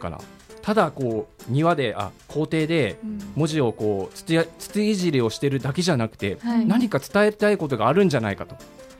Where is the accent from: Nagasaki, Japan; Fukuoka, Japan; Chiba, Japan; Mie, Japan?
Fukuoka, Japan; now in Kyoto, Japan; 私がもともと福岡県出身で、はい、ずっと理学療法士として働いてたんですけど